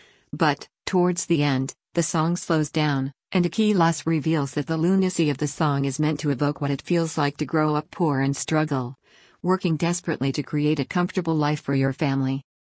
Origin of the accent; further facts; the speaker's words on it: United States; I'm an American, so I have no idea who